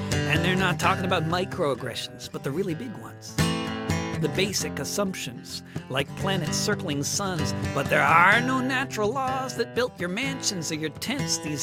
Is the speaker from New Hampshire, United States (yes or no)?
no; New York City, New York, United States; born there; My great-grandparents were refugees. That should be a normal thing to say. I was born in New York City. My people came from far away.